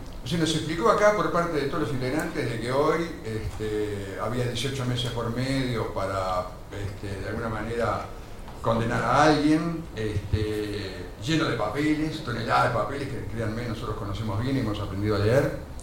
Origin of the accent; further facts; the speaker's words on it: Maldonado, Uruguay; vengo del departamento de Maldonado.